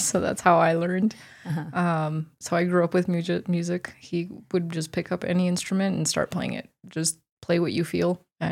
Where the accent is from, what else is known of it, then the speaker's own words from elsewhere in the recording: Leadville, Colorado, United States; also born or lived in Mexico; So I was born in Mexico, raised in Leadville, Colorado.